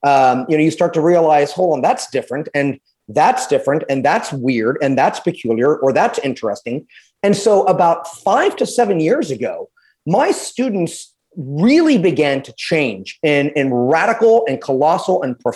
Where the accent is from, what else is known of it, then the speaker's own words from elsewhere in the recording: California, United States; I'm actually from the Central Valley of California. So, yeah, the really kind of ugly part. So no beaches, no mountains.